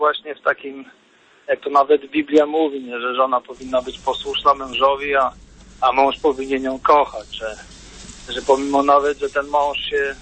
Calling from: Lesser Poland, Poland; to jestem … z Małopolskiego.

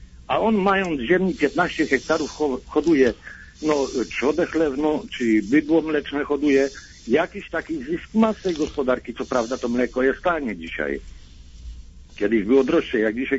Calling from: Warmian-Masurian Voivodeship, Poland; jestem z Mazur, z Warmii Mazur.

